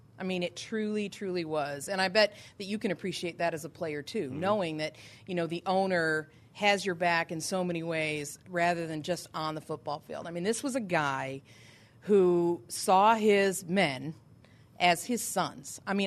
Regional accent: Michigan, United States; And, you know, it's interesting. I'm from Southeast Michigan.

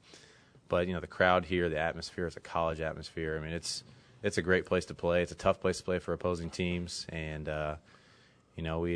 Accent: Atlanta, Georgia, United States; I got to go home for a year. I'm from Atlanta, so that was fun to go home for a year

